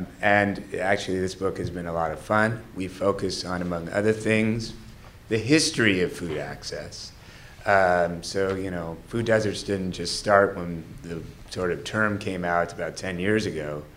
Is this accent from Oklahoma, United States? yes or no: no; Evanston, Illinois, United States; When I came here in 1999, after I grew up in Evanston, but then had moved away for grad school, I had been studying milk.